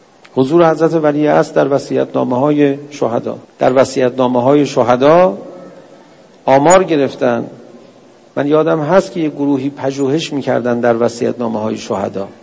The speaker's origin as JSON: {"language": "Persian", "country": "Iran", "said": "گفتم بابا ما از ایران اومدیم دیگه، ما از کجا؟ مریخ که نیومدیم."}